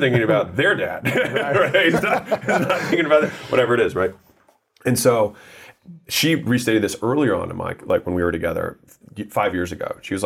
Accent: United States; born there; I was born in America right off the bat.

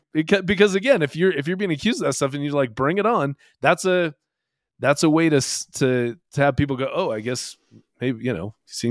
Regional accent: Seattle, Washington, United States; Berg moved to Seattle in 1989. That's my hometown.

